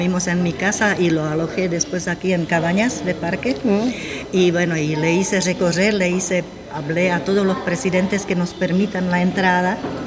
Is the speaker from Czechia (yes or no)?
yes; Ostrava, Moravian-Silesian Region, Czechia; Spanish is a second language; porque yo soy de Ostrava y de Beskidy es toda la parte montañosa que nos rodea